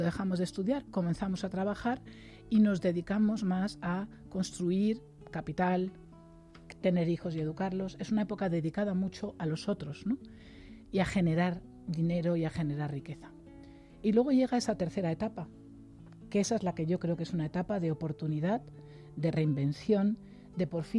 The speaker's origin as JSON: {"language": "Spanish", "country": "Spain", "said": "los españoles destacamos, por ejemplo, en innovación por nuestra capacidad de improvisar."}